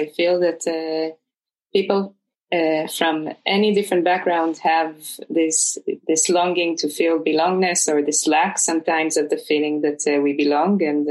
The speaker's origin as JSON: {"language": "English", "country": "Israel", "tie": "born or raised there", "said": "as an Israeli growing up in Israel, it's a consensus to believe"}